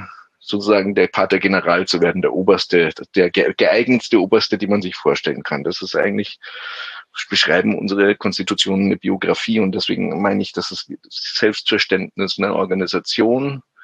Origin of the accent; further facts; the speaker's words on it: Germany; Also es hat ein bisschen gebraucht, so als Deutscher, bis ich kapiert habe